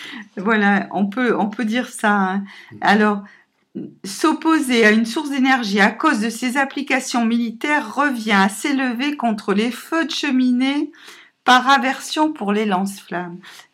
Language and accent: French; Provence-Alpes-Côte d'Azur, France; il se trouve que moi je suis du Vaucluse et que justement quand j'avais 14-15 ans, il y avait une sortie d'école qui nous a amené à Marcoule